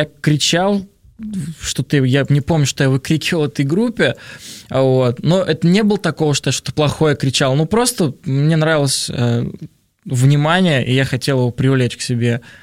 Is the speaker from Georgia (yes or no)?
no; Kazan, Tatarstan, Russia; also born or lived in Nizhnekamsk; А я сам из Казани, живу в городе Казань, родился в городе Нижнекамск.